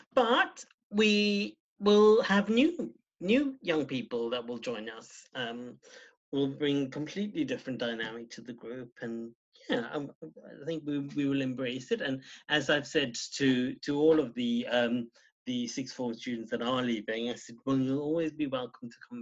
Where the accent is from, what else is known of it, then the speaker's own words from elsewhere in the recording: South Africa; born there; moved away as an adult; So I was born in South Africa, yeah. So my parents are third generation Indian, yeah. And Graham and I met in South Africa, but then we emigrated over here together